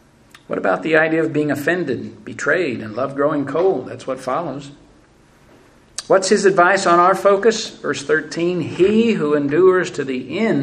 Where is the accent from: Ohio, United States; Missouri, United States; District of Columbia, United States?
Missouri, United States; St. Louis; born there; I was born in St. Louis, Missouri.